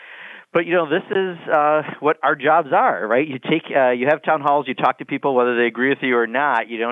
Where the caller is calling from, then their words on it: Beloit, Wisconsin, United States; I'm calling you from Beloit, Wisconsin, at the southern tip of my district in Rock County